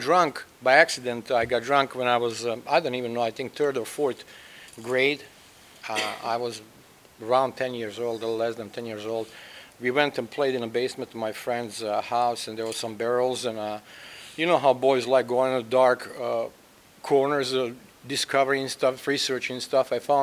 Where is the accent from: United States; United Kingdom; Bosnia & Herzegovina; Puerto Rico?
Bosnia & Herzegovina; And I was born in what was once Yugoslavia. I'm from Bosnia. I'm Croatian.